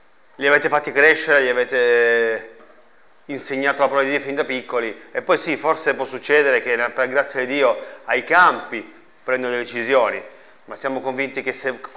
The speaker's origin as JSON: {"language": "Italian", "town": "Asti", "region": "Piedmont", "country": "Italy", "said": "io vengo da Asti, lontano nord, in cui servo anche nella chiesa come diacono"}